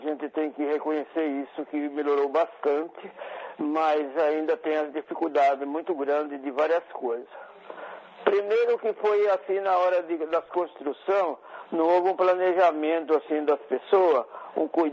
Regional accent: Bahia, Brazil; Eu sou da Bahia de Formosa, né? na verdade não é uma cidade, é um povoado com uma quantidade de pessoas muito pequena. Uhum. E é um povoado aí depois de Euclides da Cunha

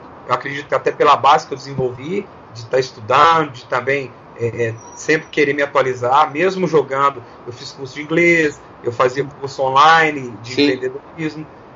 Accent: Minas Gerais, Brazil; also born or lived in Bahia; eu sou de Minas Gerais, eu morava na Bahia, eu estava a 1.000 quilômetros da minha casa.

